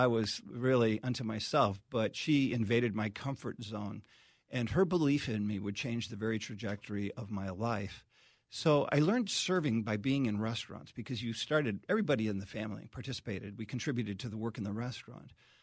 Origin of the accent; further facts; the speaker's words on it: Minneapolis, Minnesota, United States; I grew up in the Minneapolis area, not in a faith-based family in my early childhood. We weren't church attenders. We didn't integrate faith into our homes.